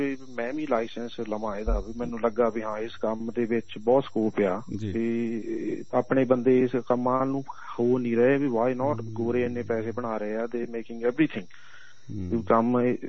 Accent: Lakhan Ke Padde, Punjab, India; moved away as an adult; also born or lived in Banga; now in Sydney, Australia; ਪੰਜਾਬ ਸਾਡਾ ਜੀ ਜ਼ਿਲ੍ਹਾ ਕਪੂਰਥਲਾ ਹੈ, ਪਿੰਡ ਸਾਡਾ ਲੱਖਣ ਕੇ ਪੱਡੇ ਆ ਜੀ, ਜਲੰਧਰ ਤੇ ਕਪੂਰਥਲੇ ਦੇ ਸੈਂਟਰ ਜਿਹਾ ਚੋਂਦਾ।

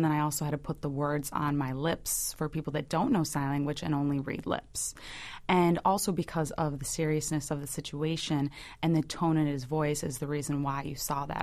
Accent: Chicago, Illinois, United States; also born or lived in New York; I was working up there for 6 years, but I'm originally from Chicago.

